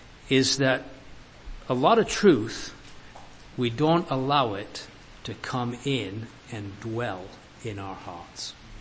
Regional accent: Leeds, Yorkshire and the Humber, United Kingdom; One time we lived in a house in Leeds, my hometown, and my wife and I, and you open the front door, you're on the street.

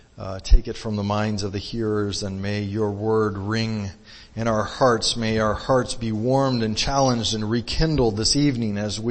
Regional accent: Mexico; So I grew up in Mexico.

